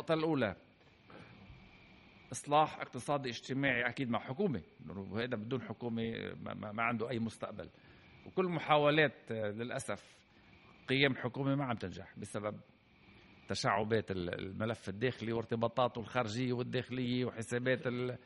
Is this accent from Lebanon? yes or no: yes; Lebanon; عندنا بلبنان الآن دولة مدنية بشكل أو بآخر